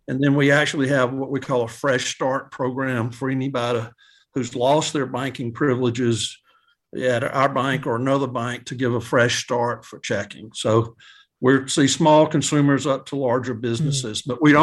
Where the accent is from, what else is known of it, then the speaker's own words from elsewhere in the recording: Greensboro, Georgia, United States; We grew up in Greensboro, Georgia, small, very small town, small community 46 years ago.